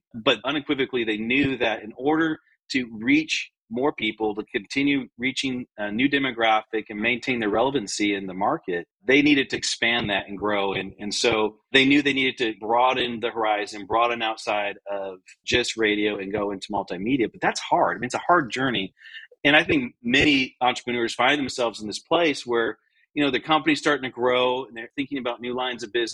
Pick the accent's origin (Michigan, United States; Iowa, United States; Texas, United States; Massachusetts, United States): Michigan, United States; I was growing up in Michigan and kind of seeing what he had to deal with.